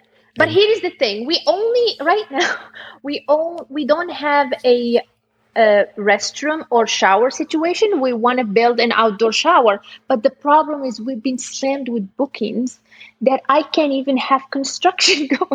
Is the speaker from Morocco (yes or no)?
yes; Atlas Mountains, Morocco; now in Topanga, United States; I spent a lot of my time growing up in the Atlas Mountains. And it reminds me a lot of Topanga. Maybe this is why I got attracted to living here.